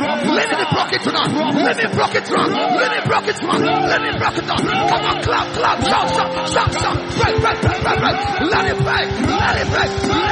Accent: Ghana; I came from Ghana.

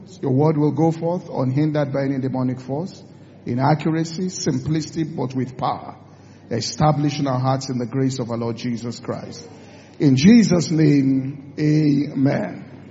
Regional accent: Ibadan, Oyo, Nigeria; There are many things we are doing in Lagos because we grew up in Ibadan.

